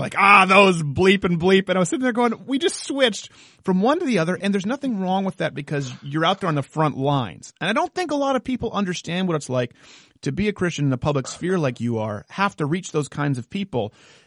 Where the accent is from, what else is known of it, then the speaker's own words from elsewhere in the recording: Canada; I come from Canada where we still have the Queen and her money